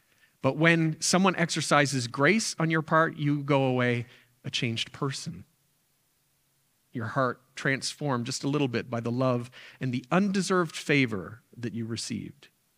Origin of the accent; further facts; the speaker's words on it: the Maritimes, Canada; I grew up in the Maritimes.